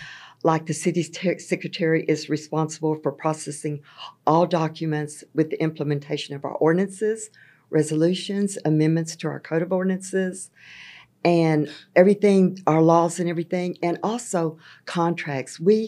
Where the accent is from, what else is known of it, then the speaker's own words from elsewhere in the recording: Atlanta, Texas, United States; also born or lived in Pasadena, Texas; Okay, well, I was born in Northeast Texas, grew up in Atlanta, Texas, and I lived in Pasadena for many, many years.